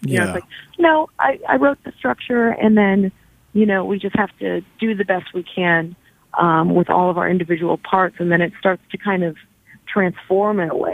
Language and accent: English; Long Beach, California, United States; moved away as an adult; now in Washington, United States; Yeah, I grew up in Long Beach, California, lived near downtown L.A. for, you know, the 10 years before I left California.